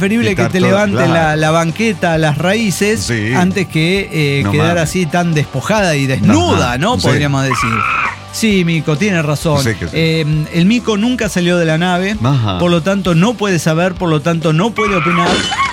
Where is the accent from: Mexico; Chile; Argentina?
Mexico; San Luis Potosí; yo soy de San Luis Potosí.